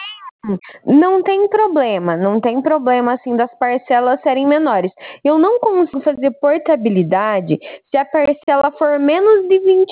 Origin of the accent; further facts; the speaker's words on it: Cascavel, Paraná, Brazil; eu sou aqui de Cascavel, no Paraná.